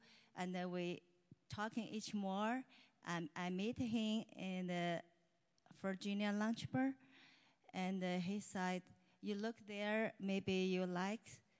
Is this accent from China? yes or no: yes; China; English is a second language; now in United States; You don't know English, but you are live China. You retire, you have good life. Why you have to find some man in America?